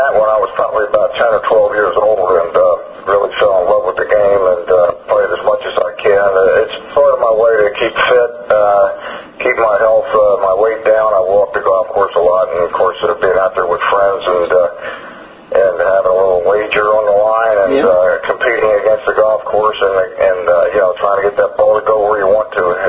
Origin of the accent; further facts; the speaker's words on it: Washington Crossing, New Jersey, United States; Well, as a young man growing up in Washington's Crossing outside of Trenton, right on the Delaware River